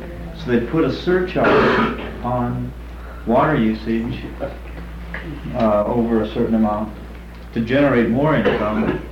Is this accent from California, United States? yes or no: yes; California, United States; We're from Northern California, and last year we went through a drought.